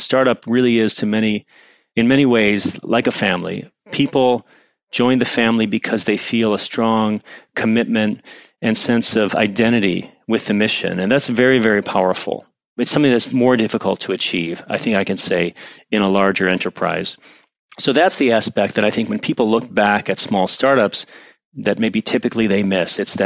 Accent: Detroit, Michigan, United States; I know I grew up outside Detroit

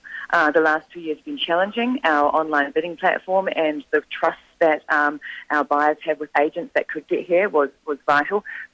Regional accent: Waikato, New Zealand; I'm a pony club kid. My mum used to ride work. I'm from the Waikato, from a dairy farm.

